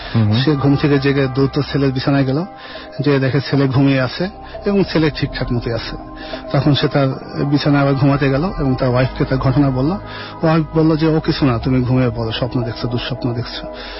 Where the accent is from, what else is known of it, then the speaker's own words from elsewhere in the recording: Dhaka, Dhaka Division, Bangladesh; আমি যাত্রা বাড়ি থেকে।